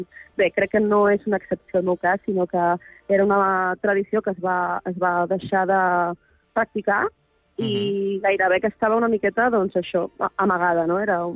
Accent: Balearic Islands, Spain; Perquè és veritat que jo soc eivissenca, però de família que ve de fora.

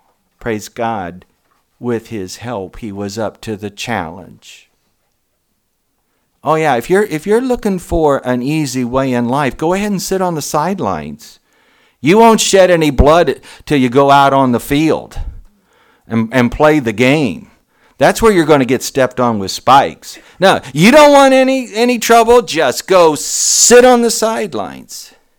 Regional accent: United States; Now, when I was a kid growing up in Mercer County, and I used to read this or hear it in Sunday school

